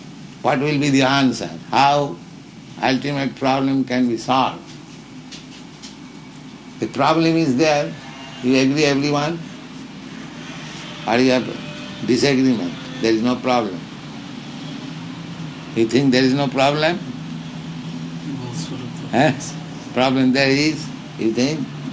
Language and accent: English; India; now in United States; Here in America, whenever I meet some gentleman in the street, and he understands that I am coming from India, he says, "Oh, India is very poverty-stricken."